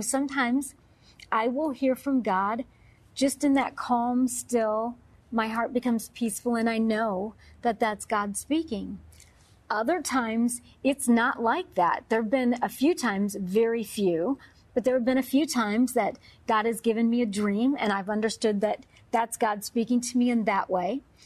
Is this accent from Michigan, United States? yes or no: yes; Detroit, Michigan, United States; I'm originally from the Detroit area, as I've shared with you.